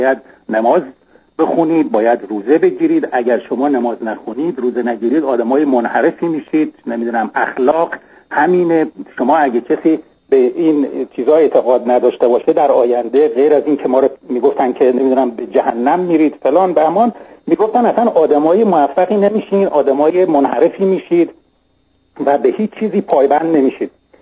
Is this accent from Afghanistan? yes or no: no; Iran; now in Canada; ما ایران رو ترک کردیم و اومدیم کانادا و کانادا زندگی میکنیم. من در خودم در یه خانواده مذهبی به دنیا اومدم